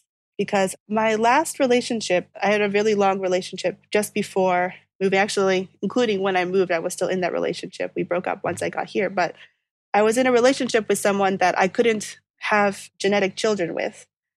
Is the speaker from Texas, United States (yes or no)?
no; New York City, New York, United States; Because like, you know, I grew up in New York City, so I was allowed to be like loud and obnoxious in public if I needed to be.